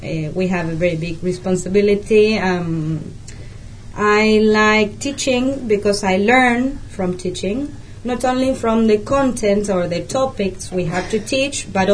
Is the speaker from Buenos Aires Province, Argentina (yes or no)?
no; Trelew, Chubut, Argentina; born there; English is a second language; I was born in Trelew, Chubut.